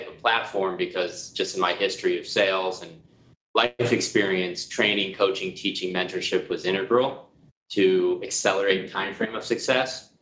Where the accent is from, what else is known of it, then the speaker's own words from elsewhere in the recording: Tampa, Florida, United States; Yeah, so I was born and raised in the Tampa area. So I grew up here, went off to Gainesville for college for about 4.5 years.